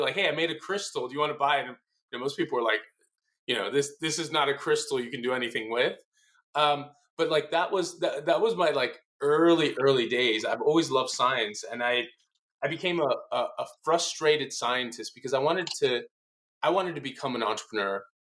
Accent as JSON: {"language": "English", "town": "Miami", "region": "Florida", "country": "United States", "tie": "born there", "said": "So my parents were Cuban refugees. They came to Florida. I was born in Miami."}